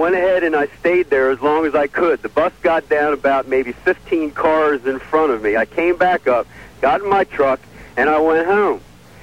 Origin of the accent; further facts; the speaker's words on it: Baltimore, Maryland, United States; Okay, listen. I'm from Baltimore, right? I'm coming around the Beltway.